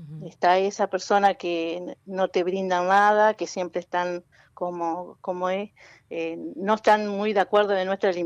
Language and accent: Spanish; Villaguay, Entre Ríos, Argentina; born there; nací en Villaguay, ahora tengo mi casa.